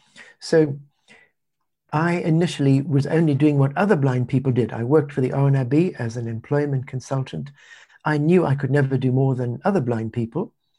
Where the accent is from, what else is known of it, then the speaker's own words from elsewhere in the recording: Zimbabwe; I grew up in Zimbabwe, which is a country just above South Africa.